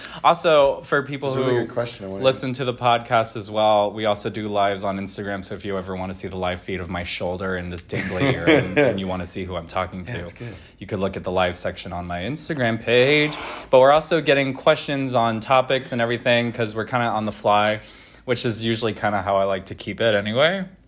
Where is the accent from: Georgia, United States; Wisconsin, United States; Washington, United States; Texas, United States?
Washington, United States; And I was like, I'm from Washington.